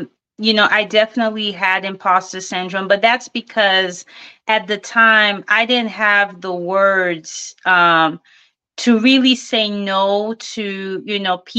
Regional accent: Haiti; now in United States; I was born in the States, but I grew up in Haiti. My family's from Haiti, Martinique, and France. I spent, you know, my formative years there before coming back to the States.

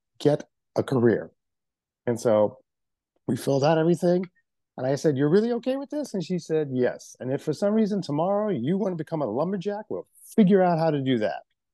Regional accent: New York, United States; Well, basically, I grew up in Central Harlem. I'm a native New Yorker.

